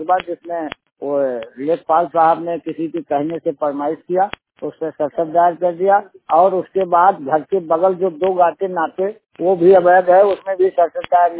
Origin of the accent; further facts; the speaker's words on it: Sukul Purwa, Uttar Pradesh, India; ग्राम सुकुल पुरवा मौजा श्रीपुर बैराजी का रहने वाला हूँ, थाना विशेषरगंज जिला बहराइच।